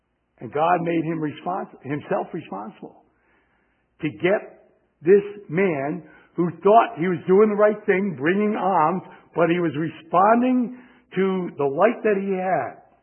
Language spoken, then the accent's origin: English; Chicago, Illinois, United States; Oh, yeah, we come from Chicago where Michael Jordan played and so forth.